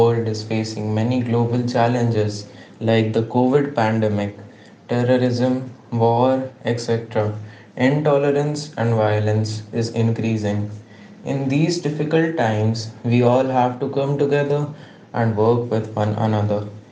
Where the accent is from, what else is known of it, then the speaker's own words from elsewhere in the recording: India; English is a second language; from India